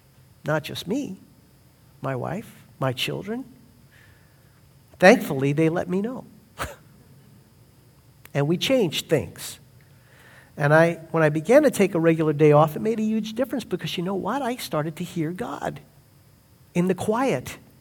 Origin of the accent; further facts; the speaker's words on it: Brooklyn, New York, United States; when I was a child, a long time ago, growing up in Brooklyn, Sunday was a Sabbath day.